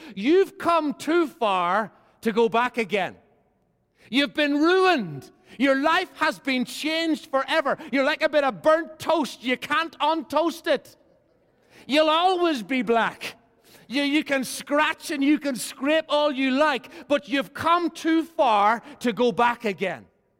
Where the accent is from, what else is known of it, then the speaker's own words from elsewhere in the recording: Ireland; I come from Ireland, the most intelligent nation in the world.